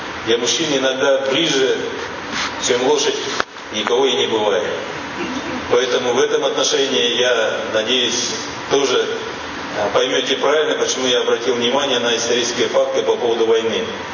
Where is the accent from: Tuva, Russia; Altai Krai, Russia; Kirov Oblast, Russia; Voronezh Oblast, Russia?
Tuva, Russia; в том числе моей малой родины, народа, который населяет республику Тува, был передан вам.